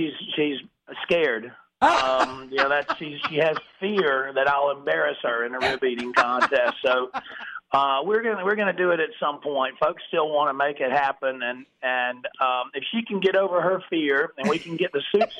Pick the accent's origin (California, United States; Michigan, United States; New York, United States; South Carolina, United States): South Carolina, United States; I grew up in South Carolina, and I've had a good relationship with the folks down at Myrtle Beach